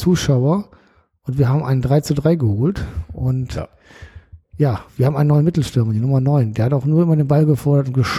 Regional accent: Rhineland, Germany; als Rheinländer könnte ich ja auch so ein bisschen Sprachtherapie gebrauchen, damit mich die Leute verstehen, ne? Und dann nicht so nuschle.

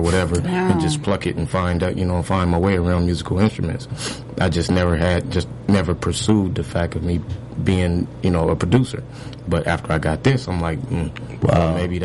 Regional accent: West Coast, United States; because I am from the West Coast and he is from, you know, from the East Coast.

